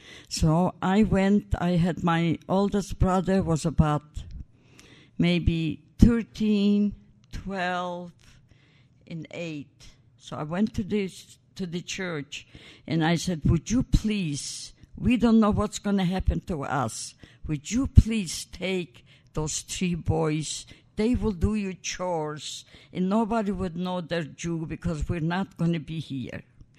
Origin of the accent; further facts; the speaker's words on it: Poland; Then my home, maybe in Poland. So I was born in Poland.